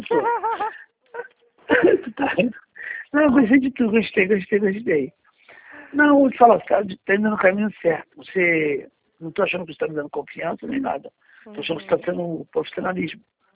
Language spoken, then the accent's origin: Portuguese; Mesquita, Rio de Janeiro, Brazil; Ah, tá, eu sou de Mesquita.